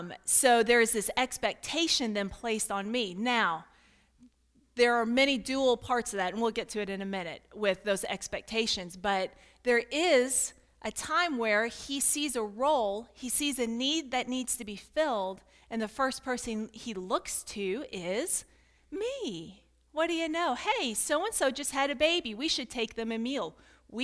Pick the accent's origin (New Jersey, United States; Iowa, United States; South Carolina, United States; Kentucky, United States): Kentucky, United States; I am from Kentucky. Y'all. Sometimes my mom's from Minnesota, so sometimes, you know, I can bring out the northern accent, yeah. But other times I fall into the y'all twang, so I'm a little mixed up in my accent at times.